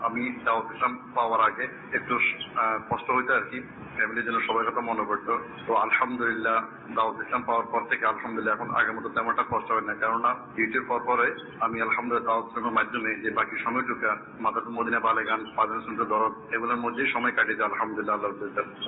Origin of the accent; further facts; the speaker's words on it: Ramgati, Chittagong Division, Bangladesh; now in Dubai, United Arab Emirates; Dubai থেকে বলতেছি, UAE। আমার বাড়ি হচ্ছে নোয়াখালী রামগতির লক্ষ্মীপুর বিবিরহাট।